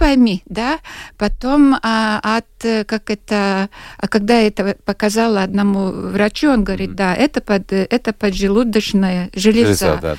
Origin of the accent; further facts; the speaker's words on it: Latgale, Latvia; Я как человек из Латгалии